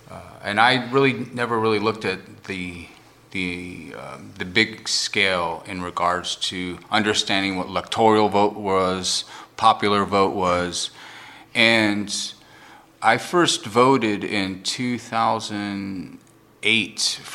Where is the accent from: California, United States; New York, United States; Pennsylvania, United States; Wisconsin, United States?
California, United States; also born or lived in Middle East / Arizona / Las Vegas / Grand Cayman Islands; And I am a California native, and I grew up primarily in Southern California, but I've lived in a lot of different places.